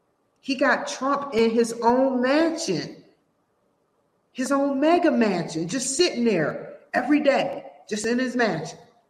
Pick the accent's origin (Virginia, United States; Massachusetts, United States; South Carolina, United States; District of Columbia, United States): District of Columbia, United States; Washington; You got people sleeping out on my hometown lawn. I'm from Washington, D.C.